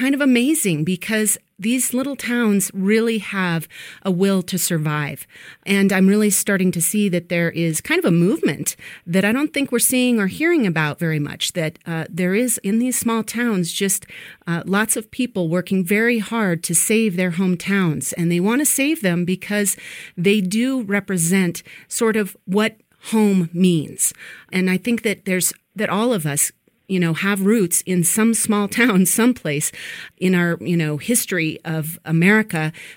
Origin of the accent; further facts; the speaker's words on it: Walden, Colorado, United States; And so, for instance, in my hometown of Walden, Colorado, the post office is fine, but my elementary school is boarded up.